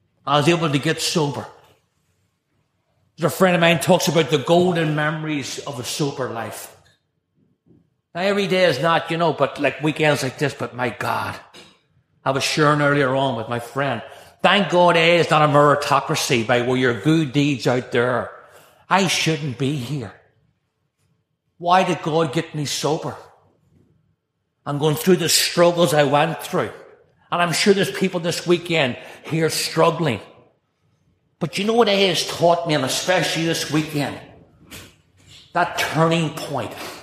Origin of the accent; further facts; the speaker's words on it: Northern Ireland, United Kingdom; I grew up in Northern Ireland